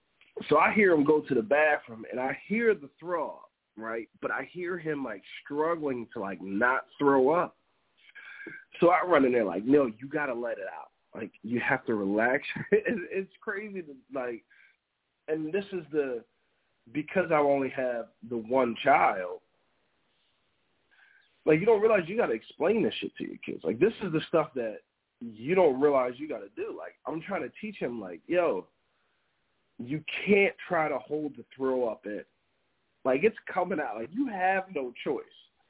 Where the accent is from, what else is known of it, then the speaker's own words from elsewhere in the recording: New Jersey, United States; I'm from Jersey, you know, so I do what every gangster does.